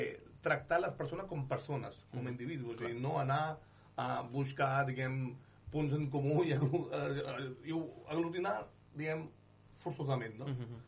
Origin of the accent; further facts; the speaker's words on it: Pakistan; Catalan is a second language; jo que soc de Pakistan, d'origen pakistanès